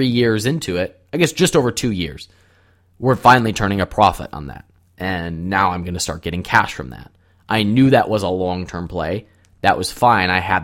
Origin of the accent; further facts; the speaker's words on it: Cleveland, Ohio, United States; I bought a restaurant in my hometown of Cleveland, Ohio.